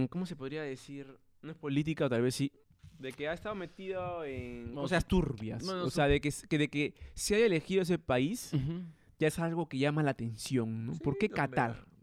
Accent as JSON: {"language": "Spanish", "region": "Cusco", "country": "Peru", "said": "Yo soy de Cusco, acá con mi bandera, ¿qué pasa?"}